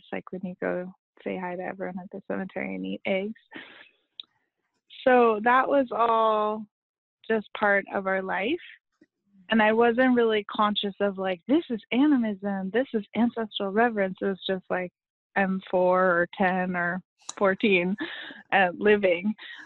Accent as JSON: {"language": "English", "town": "Seattle", "region": "Washington", "country": "United States", "tie": "born or raised there", "said": "On Duwamish land in Seattle, Washington."}